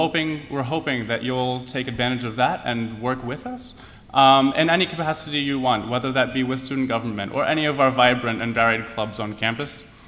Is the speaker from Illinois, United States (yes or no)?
no; Lancaster, Pennsylvania, United States; I'm from Lancaster, Pennsylvania.